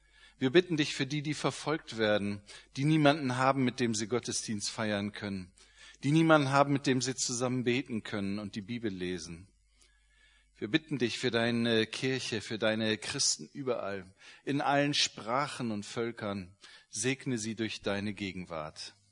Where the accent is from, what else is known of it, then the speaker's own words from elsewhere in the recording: Ethiopia; ich vor einer Woche noch in Afrika war, in meinem Heimatland, kann ich sagen, in Äthiopien